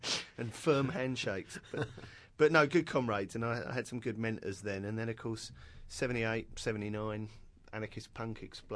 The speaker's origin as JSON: {"language": "English", "region": "London", "country": "United Kingdom", "said": "I'm from London originally. I'm from West London"}